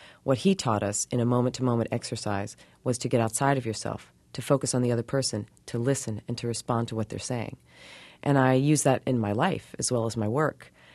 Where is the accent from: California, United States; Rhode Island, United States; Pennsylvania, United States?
Pennsylvania, United States; Philadelphia; accent: Philadelphia; Well, first of all, I'd like to hear my Philadelphia accent since I'm back in Philly.